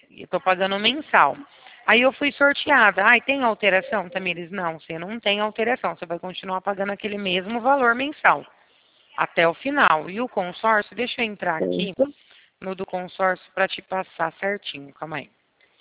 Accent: São Carlos, São Paulo, Brazil; Sou de São Carlos.

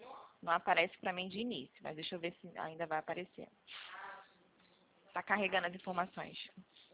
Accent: Rio de Janeiro, Brazil; Sou daqui do Rio, centro do Rio.

